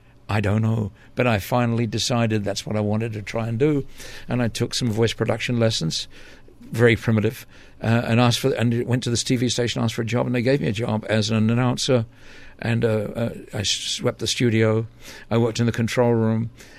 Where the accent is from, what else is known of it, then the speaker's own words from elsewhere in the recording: London, United Kingdom; Raised during the war and evacuated twice out of London.